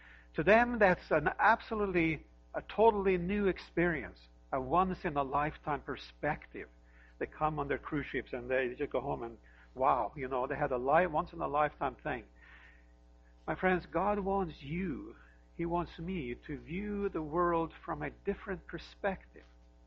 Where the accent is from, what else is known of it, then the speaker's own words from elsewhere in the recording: Norway; I grew up in Norway, as all of you know.